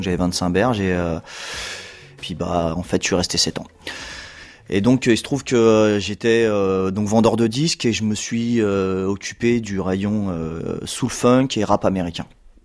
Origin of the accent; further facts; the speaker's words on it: Drancy, Île-de-France, France; je suis né à Drancy, en Seine-Saint-Denis. Je suis né en 71, donc j'ai grandi, j'ai fait toute ma scolarité en Seine-Saint-Denis. Et on était avec les copains, on avait une façon de parler, on avait un accent